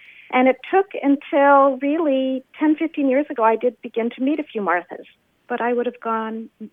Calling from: Kingston, Ontario, Canada; I'm calling from Kingston, Ontario, Canada.

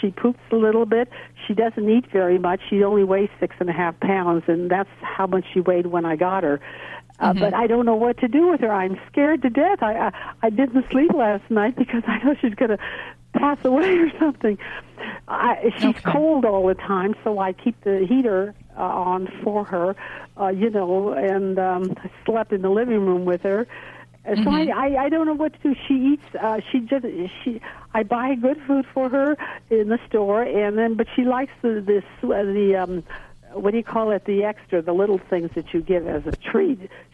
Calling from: South Lake Tahoe, California, United States; I'm calling from South Lake Tahoe, California.

